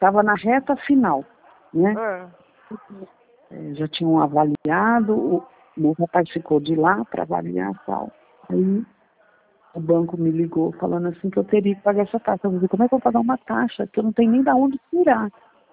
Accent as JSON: {"language": "Portuguese", "country": "Brazil", "said": "Eu sou do Brasil"}